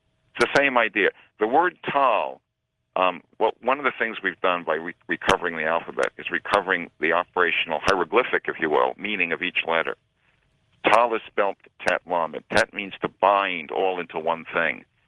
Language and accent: English; Brooklyn, New York, United States; I grew up in Brooklyn. I went to James Madison High School. I was on the math team.